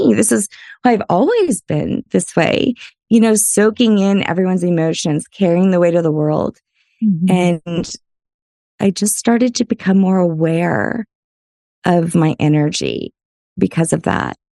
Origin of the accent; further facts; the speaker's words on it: Louisiana, United States; I'm from Louisiana. So that deep rooted Southern hospitality is a real thing, right?